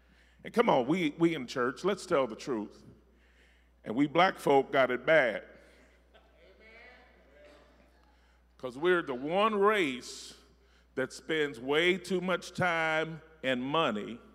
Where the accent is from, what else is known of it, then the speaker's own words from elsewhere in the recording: Hopkinsville, Kentucky, United States; I ain't from royalty. I'm from Hopkinsville.